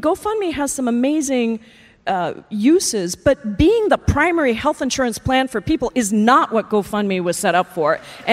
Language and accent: English; Seattle, Washington, United States; you know, I'm from Seattle, my progressive district